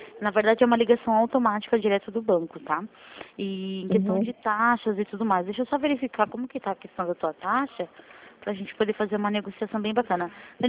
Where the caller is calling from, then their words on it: Curitiba, Paraná, Brazil; Nós somos aqui de Curitiba, Paraná